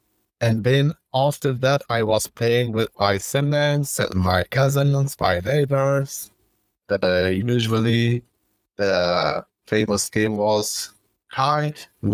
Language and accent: English; Kabul, Afghanistan; born there; English is a second language; I was born in Kabul, Afghanistan. Kabul is the capital city of Afghanistan. And I was born in Kabul, in Baghbala, in the 1980s.